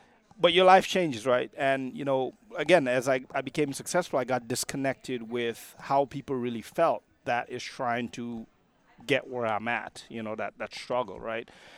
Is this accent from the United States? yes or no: no; Trinidad & Tobago; moved away as an adult; I worked, I moved here when I was 18 from Trinidad, $500 in my pocket, and I'm a true immigrant story, man.